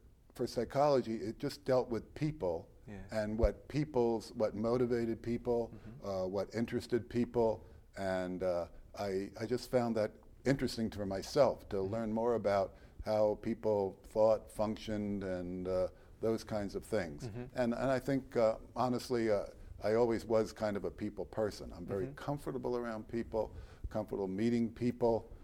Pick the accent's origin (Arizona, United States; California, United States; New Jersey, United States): New Jersey, United States; I was born in New Jersey, Elizabeth, New Jersey, my father was a postal inspector, and we had a beach cottage down on the Jersey shore